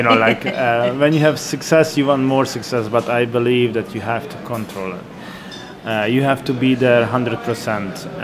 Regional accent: Hungary; English is a second language; because I'm from Hungary. We don't have the sea. We have lakes, we have rivers.

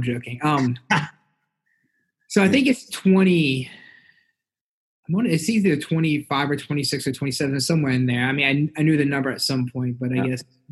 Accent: Slidell, Louisiana, United States; born there; So I was born in Slidell, Louisiana, which is about an hour and a half where I live now.

